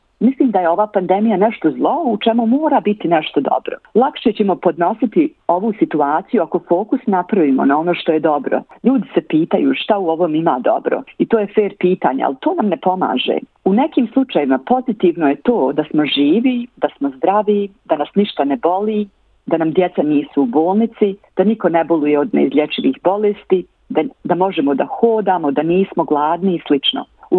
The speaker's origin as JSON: {"language": "Bosnian", "town": "Kozarska Dubica", "region": "Republika Srpska", "country": "Bosnia & Herzegovina", "tie": "born there", "said": "ja sam rođena u Bosanskoj Dubici u porodici koja mi je uvijek pružala puno ljubavi i topline, kao i većina bosansko-hercegovačkih porodica i porodica bivše Jugoslavije."}